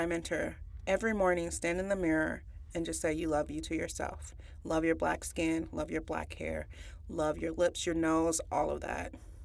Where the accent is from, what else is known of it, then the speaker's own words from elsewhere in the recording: Detroit, Michigan, United States; So when I was in Detroit, because I'm from Detroit, so I went to all the black schools